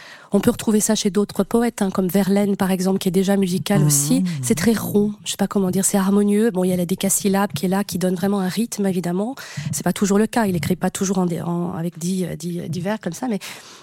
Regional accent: France; que j'ai étudié évidemment à l'école en tant que française

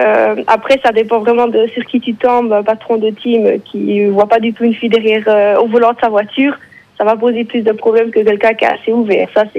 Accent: Bern, Switzerland; accent: prévôtois; Accent prévôtois, naturellement. Celui-là, on ne peut pas le remplacer.

